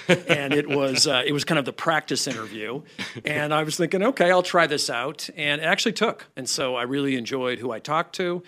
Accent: El Cajon, California, United States; I grew up in California. So I grew up in a little suburb of San Diego called El Cajon, which is hilly.

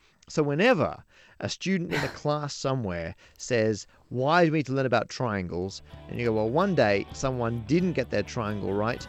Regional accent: Australia; moved away as an adult; also born or lived in London; now in United Kingdom; So I'm originally from Australia and I taught out there for a year. And then I moved to the UK and I taught in London for a couple of years.

